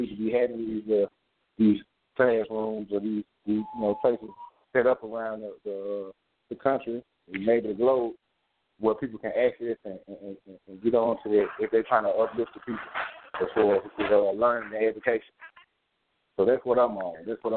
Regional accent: Memphis, Tennessee, United States; I'm from Memphis, Tennessee.

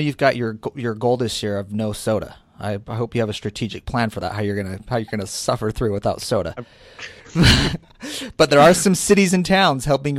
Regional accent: Arizona, United States; including Arizona, my home state, where the minimum wage was raised from $8 to $12 an hour

